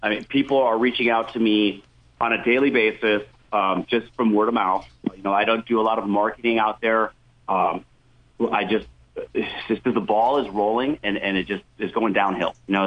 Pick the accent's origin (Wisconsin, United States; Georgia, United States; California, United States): California, United States; Rohnert Park; I myself am a Gen Xer, and originally I'm from Roner Park.